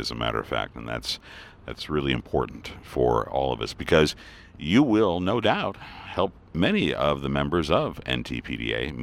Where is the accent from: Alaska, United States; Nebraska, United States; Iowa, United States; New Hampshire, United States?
Iowa, United States; Yeah, we're from Iowa.